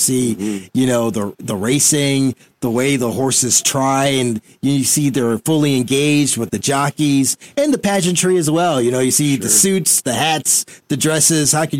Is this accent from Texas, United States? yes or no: no; Westbury, New York, United States; born there; So my family's originally from Jamaica. Everybody immigrated to the U.S. I was born in Long Island, New York, Westbury